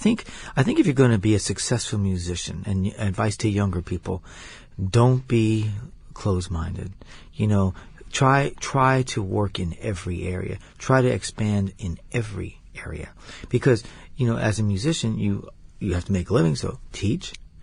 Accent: New York City, New York, United States; I am from New York City, that's right.

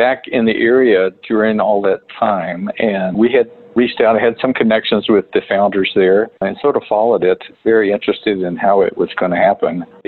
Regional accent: Bledsoe County, Tennessee, United States; I grew up in Bledsoe County. I actually am a descendant of 7 generations of Sequatchie Valley farmers.

